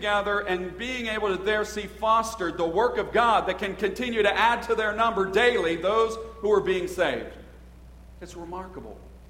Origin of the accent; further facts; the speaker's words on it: Dempseytown, Pennsylvania, United States; as I grew up here in the Dempseytown area